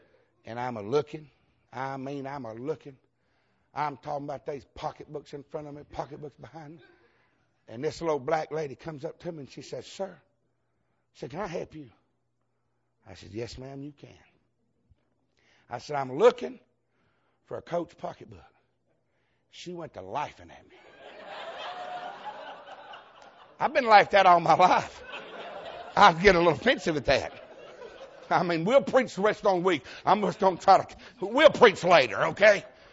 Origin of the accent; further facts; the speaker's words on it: Georgia, United States; I deal with deacons too. And I'm from Georgia. We don't care. We ain't never had no sense and don't plan on getting none.